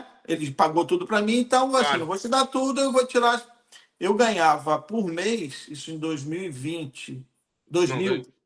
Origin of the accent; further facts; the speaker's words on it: Rio de Janeiro, Brazil; now in Portugal; Lá na minha região, em Rio das Ostras e Macaé, era a região do petróleo.